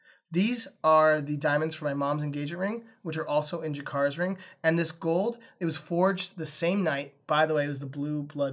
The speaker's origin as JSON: {"language": "English", "town": "Windsor", "region": "California", "country": "United States", "tie": "born or raised there", "said": "we passed Windsor, which is my hometown in Sonoma County."}